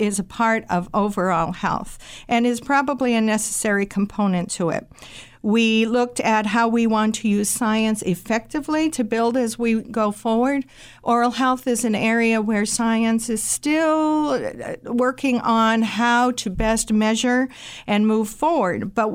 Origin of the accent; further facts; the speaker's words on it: New Hampshire, United States; I grew up in New Hampshire, did not have fluoridated water.